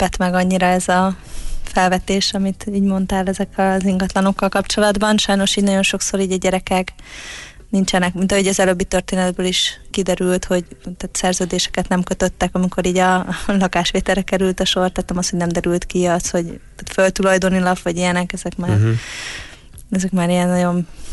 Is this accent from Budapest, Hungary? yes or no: yes; Budapest, Hungary; én magam, aki budapesti vagyok